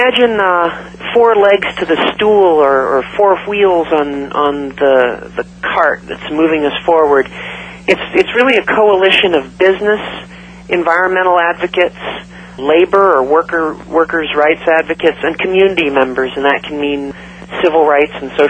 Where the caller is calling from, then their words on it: Washington, District of Columbia, United States; I'm calling you from Washington, D.C. at the moment.